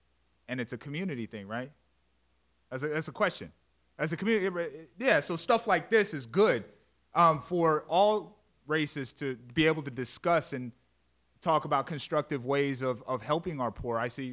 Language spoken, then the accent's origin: English; Montana, United States; I'm from the Blackfeet Indian Reservation in Montana. And when I first moved here, it was about 70% unemployment in Browning, Montana.